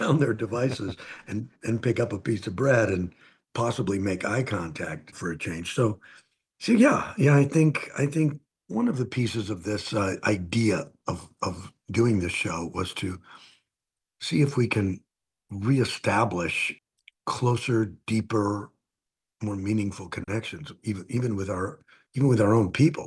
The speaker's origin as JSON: {"language": "English", "town": "Green Bay", "region": "Wisconsin", "country": "United States", "tie": "born or raised there", "said": "I grew up in Green Bay, so close to these indigenous communities"}